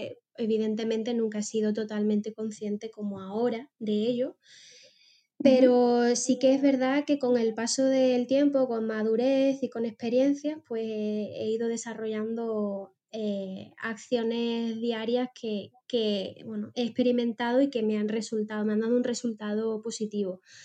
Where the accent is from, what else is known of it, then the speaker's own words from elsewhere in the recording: Cádiz, Andalusia, Spain; now in Lanzarote, Spain; soy una chica de Cádiz que actualmente está viviendo en Lanzarote